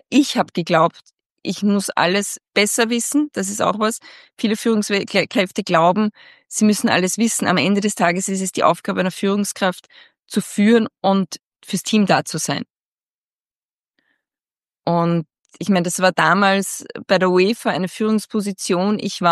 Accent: Austria; ich möchte einen Sport betreuen, wo wir als Österreicher auch erfolgreich sind.

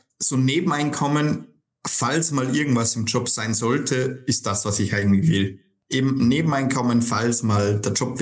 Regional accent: Austria; komme aus Österreich

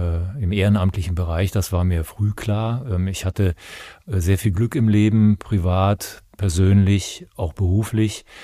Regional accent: Bonn, North Rhine-Westphalia, Germany; ich bin aufgewachsen in der Nähe des Malteser Krankenhauses in Bonn

